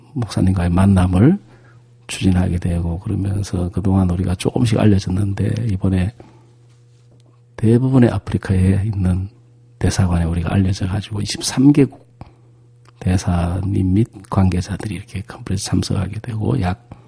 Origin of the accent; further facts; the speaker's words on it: Hamyang, South Gyeongsang, South Korea; 혹시 그때 연극에 경남 함양군 아니면 이전리.